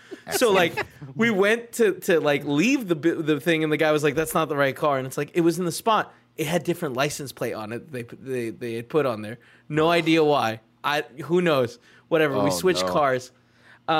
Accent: Salt Lake City, Utah, United States; Like, I'm from Salt Lake City.

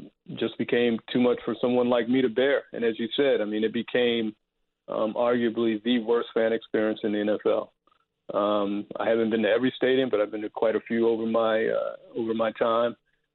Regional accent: Washington, District of Columbia, United States; You know, I grew up, I'm born and bred in Washington, D.C., in a family that had season tickets.

